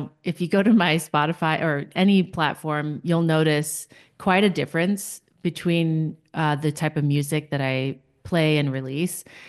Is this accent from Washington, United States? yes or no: yes; Tacoma, Washington, United States; I'm from Tacoma, Washington. I've been here probably since I was five.